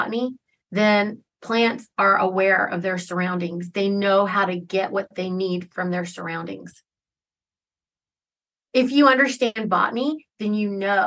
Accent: Charlotte, North Carolina, United States; Let me just tell y'all, I'm Indian. I grew up in, you know, Charlotte, North Carolina. I was surrounded by Southern Baptists, Catholics, I mean, whatever, everybody.

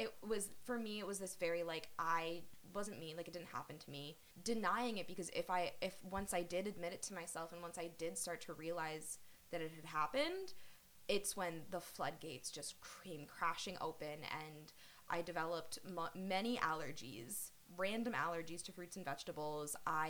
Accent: Amherst, Massachusetts, United States; but I'm also a local to the area. So growing up in Amherst, I went to Amherst High School.

